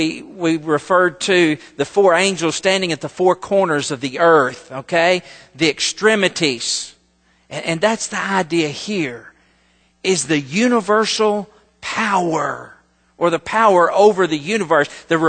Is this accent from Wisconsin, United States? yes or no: no; Des Arc, Arkansas, United States; Now, listen, I'm a dumb old country boy. Not only that, I'm from Des Arc, Arkansas, which is where I was educated.